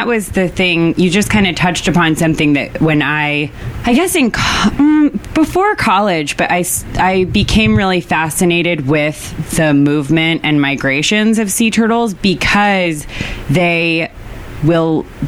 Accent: East Coast, United States; I grew up on the East Coast, and so used that coast to orient if I was near the coast, north and south.

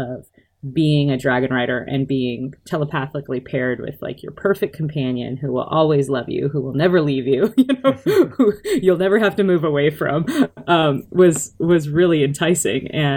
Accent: South Dakota, United States; born there; So I was born in South Dakota, but my parents, when I was about 6 years old, my parents joined the United States Air Force as well. And so we started moving around

